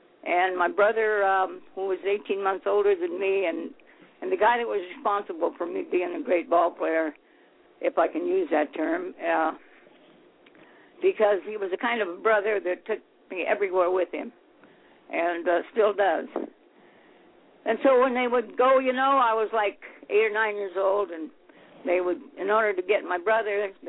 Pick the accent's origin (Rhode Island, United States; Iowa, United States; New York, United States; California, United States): California, United States; Los Angeles; I'm a SoCal gal, born and raised in West Los Angeles when it was called Sawtelle. But I'm in the valley now. I'm in Van Nuys.